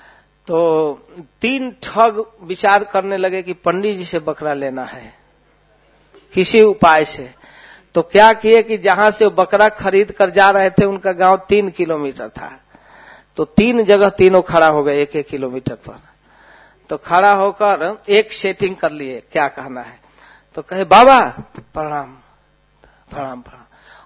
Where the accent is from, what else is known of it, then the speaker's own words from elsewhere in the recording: Varanasi, Uttar Pradesh, India; मैं भी भोजपुरी बोलने लगा तो और खुश हो गया। आप कहाँ के हो गुरु, कहाँ के हो, मैं हाँ हूँ बनारस के हूँ